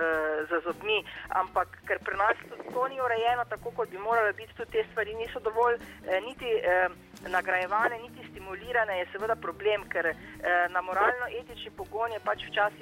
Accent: Lenart, Styria, Slovenia; jaz sem pač iz Lenarta, nisem iz osrednje slovenske regije

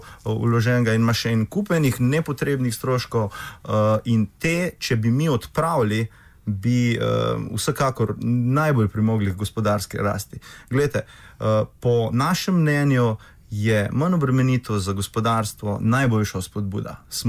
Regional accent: Zasavje, Slovenia; jaz prihajam iz Zasavja. Zasavja je bila, bom rekel, ko je mrzgdo še, mislim, mi smo bili center industrije v Sloveniji, 200 let.

